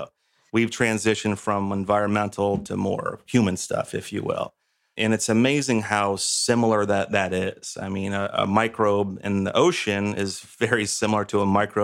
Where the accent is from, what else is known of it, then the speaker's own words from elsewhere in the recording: Tarpon Springs, Florida, United States; I mean, I grew up and born and raised in Tarpon Springs, a few clicks north of here. So I've been here my entire life on the ocean, on the Gulf.